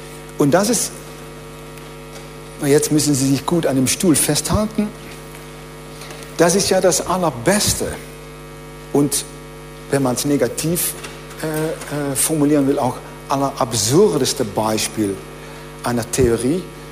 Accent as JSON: {"language": "German", "country": "Netherlands", "second_language": "German", "said": "weil sie an meinem Akzent hörte, dass ich Holländer war"}